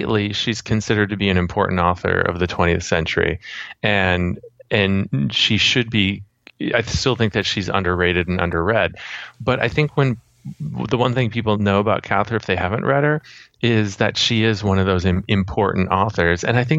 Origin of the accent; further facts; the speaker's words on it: Minnesota, United States; And I grew up in Minnesota, which is not too far from Nebraska.